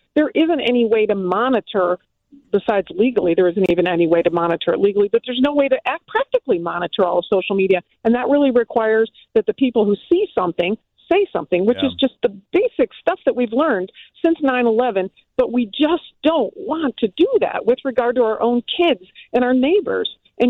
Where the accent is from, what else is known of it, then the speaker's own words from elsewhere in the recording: Detroit, Michigan, United States; the challenge with the parents right now up in Detroit, my hometown.